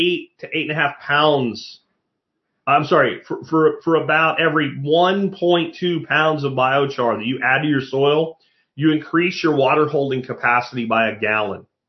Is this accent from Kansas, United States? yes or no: no; Jacksonville, Florida, United States; I grew up in Jacksonville, Florida, and we would go down there.